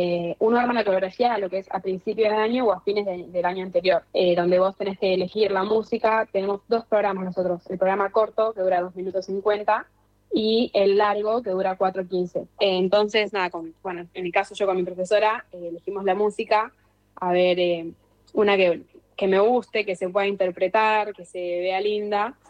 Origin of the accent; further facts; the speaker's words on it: Lanús, Buenos Aires Province, Argentina; Sí, soy de Lanús.